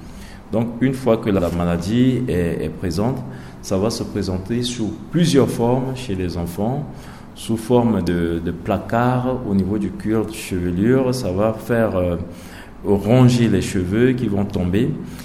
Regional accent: Central African Republic; que nous appelons ça communément en sango parata, ici chez nous, en République centrafricaine.

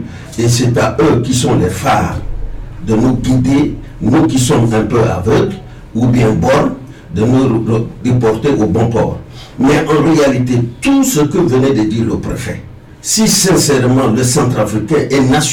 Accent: Central African Republic; pour dire que moi je suis centrafricain

